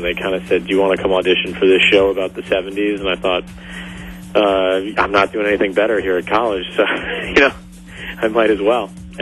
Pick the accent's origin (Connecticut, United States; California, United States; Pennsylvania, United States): Connecticut, United States; Well, you know, I'm from Connecticut, so I'm kind of from the east side there